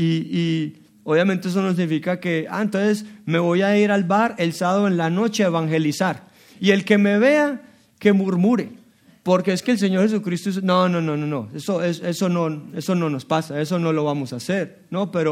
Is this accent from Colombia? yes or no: yes; Colombia; Yo soy de Colombia